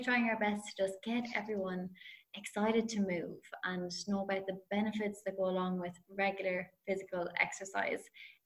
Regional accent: County Wicklow, Ireland; I'm really lucky that I grew up in the countryside. I'm on the Carlow-Wicklow border.

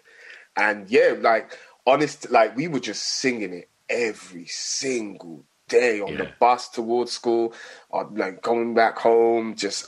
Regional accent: Tottenham, London, United Kingdom; I grew up in Tottenham, but that was like one of the schools that was around the area.

